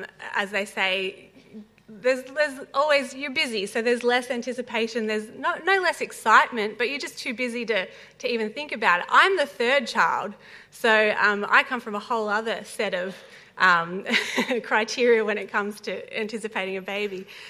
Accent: Warburton, Victoria, Australia; it's really great to be back in Melbourne, which is actually my hometown. I grew up in the Yarra Valley up in Warburton and headed up to college after I graduated high school

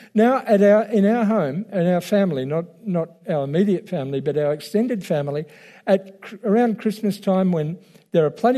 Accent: Tasmania, Australia; born there; also born or lived in New Zealand; I was born in Tasmania, and within a month, we were on our way to New Zealand.

